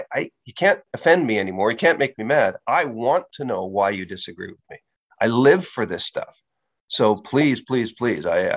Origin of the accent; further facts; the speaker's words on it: Port Moody, British Columbia, Canada; I grew up in Port Moody, so I should get to live in Port Moody.